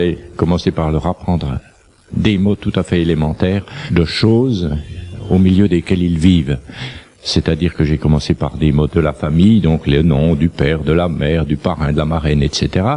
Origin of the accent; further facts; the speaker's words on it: Montigny, France; born there; Je suis né à Montigny, mon grand-père était de Montigny, la famille est établie là depuis très longtemps.